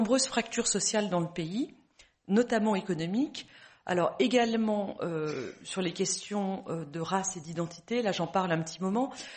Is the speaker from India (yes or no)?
no; France; qui sont pour nous Français extrêmement intéressantes. Vous savez que chez nous en France